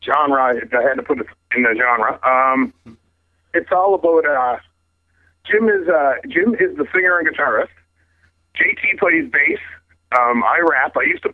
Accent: Nova Scotia, Canada; We're from Cape Breton Island in Nova Scotia, Canada.

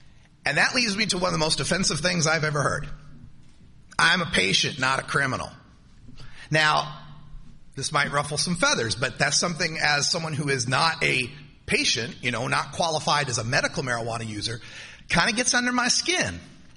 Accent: Idaho, United States; I'm from Idaho.

